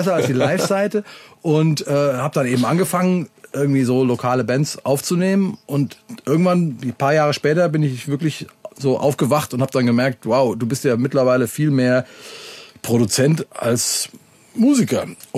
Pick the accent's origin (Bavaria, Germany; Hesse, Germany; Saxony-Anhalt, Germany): Hesse, Germany; als Hesse